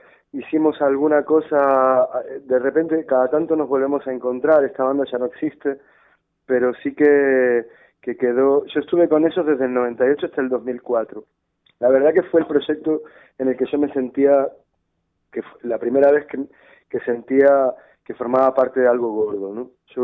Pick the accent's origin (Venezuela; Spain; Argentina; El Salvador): Argentina; Buenos Aires; No, soy de Buenos Aires.